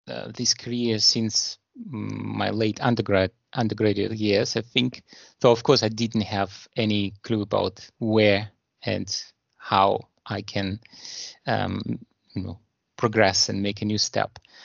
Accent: Russia; I'm born and raised in Russia, and I did my master in St. Petersburg University, which is the second largest university in Russia.

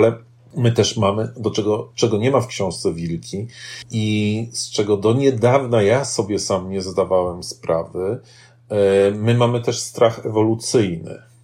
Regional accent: Warsaw, Masovian Voivodeship, Poland; Jestem warszawiakiem, jestem człowiekiem, który wychował się na Londonie, na Curwoodzie

